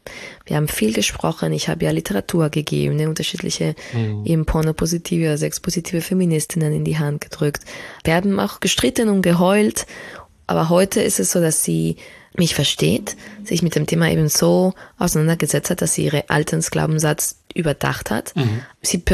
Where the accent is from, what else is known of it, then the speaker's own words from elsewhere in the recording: Spain; Genau, ich bin ja in Spanien aufgewachsen, was 87 ein ziemlich konservatives Land noch war.